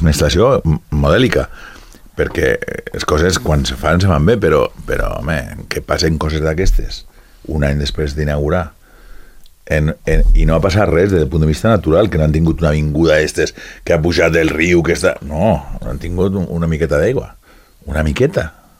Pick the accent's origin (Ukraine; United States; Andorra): Andorra; Sant Julià de Lòria; jo sóc d'Andorra, no fa falta que sigui de Sant Julià només, jo sóc d'Andorra.